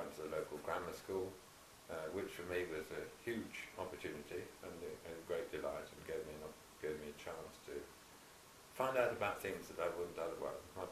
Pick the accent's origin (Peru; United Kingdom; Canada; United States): United Kingdom; West Midlands; born there; I was born in Shropshire. My parents ran a small farm, and they were tenants on a big estate.